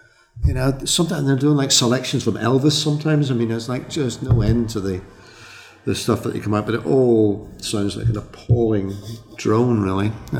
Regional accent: Northern Ireland, United Kingdom; Well, I'm Irish, remember, so I'm not...

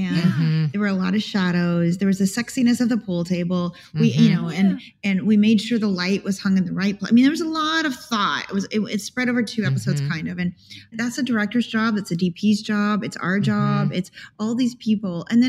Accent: the South, United States; my family loved, I'm from the South.

